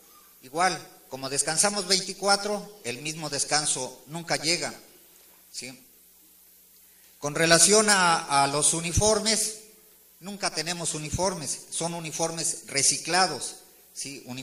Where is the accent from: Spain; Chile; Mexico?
Mexico; No somos mexicanos de segunda